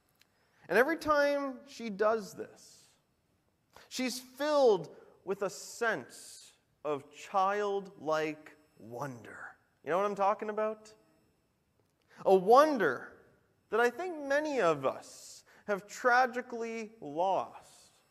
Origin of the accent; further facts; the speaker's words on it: Nash Creek, New Brunswick, Canada; But if you get to live in the country like I did growing up, I grew up over in Nash Creek, for those of you who know where that is